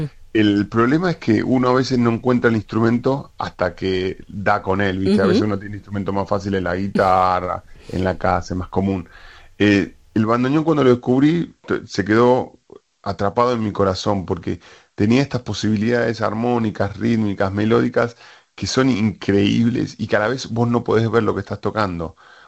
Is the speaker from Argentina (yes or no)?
yes; Mendoza, Argentina; Yo vengo de una zona de Argentina que es Mendoza, muy reconocida por el vino, pero también muy reconocida por la tonada, un territorio que aún está poblado de gauchos